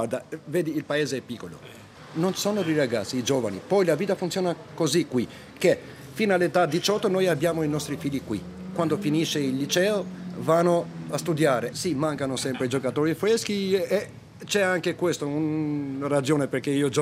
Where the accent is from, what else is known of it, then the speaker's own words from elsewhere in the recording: Tirana, Tirana County, Albania; Italian is a second language; now in Italy; Vengo dal Tirana, grande città, in quel tempo peggio, rumoroso, erano i spari da per aria